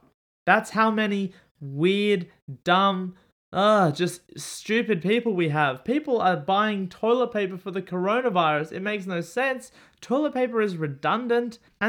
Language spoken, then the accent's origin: English; Australia; I'll never be like this because I'm Australian and Americans are crazy. And then I'm watching these videos coming from my own country and I'm going, wow, we are just as bad as America.